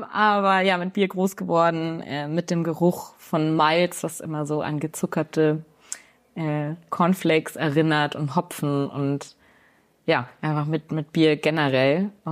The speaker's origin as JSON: {"language": "German", "town": "Regensburg", "region": "Bavaria", "country": "Germany", "tie": "born or raised there", "also_born_or_lived": "Munich", "said": "Also ich bin tatsächlich mitten in München am Englischen Garten geboren und bin aber in der Nähe von Regensburg aufgewachsen. Aber bin dann früh aufs Internat gegangen und dann war ich immer an den Wochenenden auch in München."}